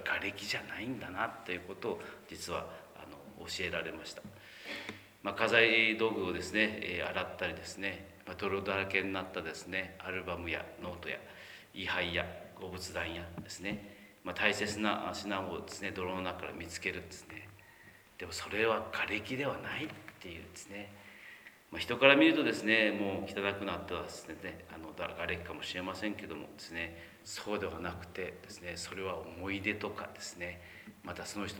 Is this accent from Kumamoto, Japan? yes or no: yes; Minamiaso, Kumamoto, Japan; 実は阿蘇の大橋があるところはですね、私の実家があるところで、あそこの橋から歩いて5分ぐらいのところに実家がありまして、で、そこは立野地区っていうところなんですけども、